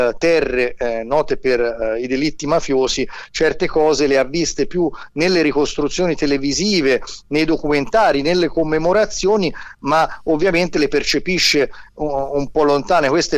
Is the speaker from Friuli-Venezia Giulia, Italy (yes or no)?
no; Grosseto, Tuscany, Italy; also born or lived in Sicily / Prato / Emilia-Romagna; io nasco a Grosseto, quindi la mia terra è la Maremma, dove ho scritto due libri. Poi il lavoro e la vita mi hanno portato in giro dalla Sicilia, di nuovo in Toscana, a Prato, in Emilia Romagna